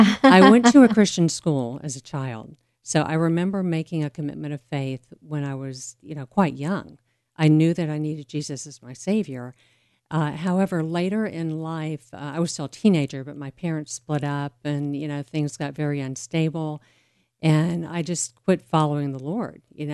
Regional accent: Florida, United States; I started working at a small radio station in my home state of Florida.

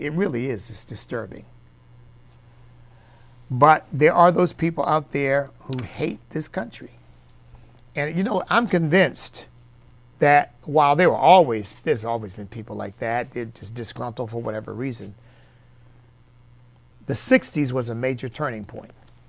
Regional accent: United States; they're Americans, I'm American. I love this country passionately, completely. I am just grateful to God that I am an American.

